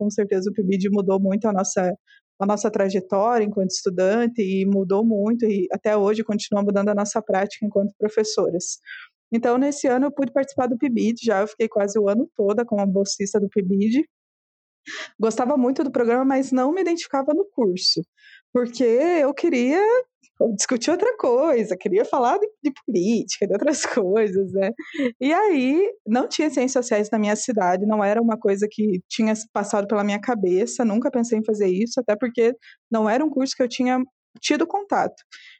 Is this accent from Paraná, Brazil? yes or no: yes; Ponta Grossa, Paraná, Brazil; eu sou natural do Paraná, da cidade de Ponta Grossa